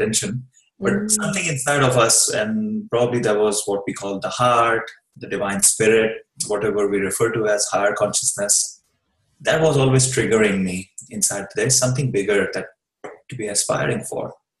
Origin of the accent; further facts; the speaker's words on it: Mumbai, Maharashtra, India; Sure. I grew up in India, in Mumbai, right, in a family of 14 people.